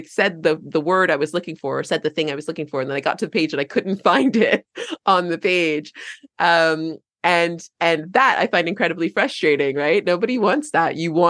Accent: United States; now in England; like I'm American and living in England

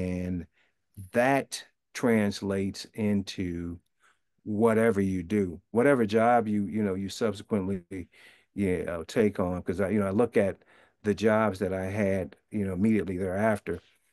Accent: St. Louis, Missouri, United States; I was raised in St. Louis, Missouri, for the most part, and I lived there until I, went away to school.

